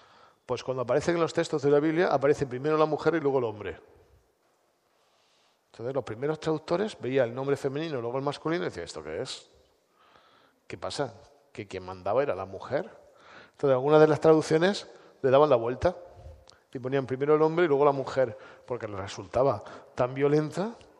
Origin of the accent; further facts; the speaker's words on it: Spain; Nosotros, como buenos españoles, tenemos cierta tendencia a ver lo negativo.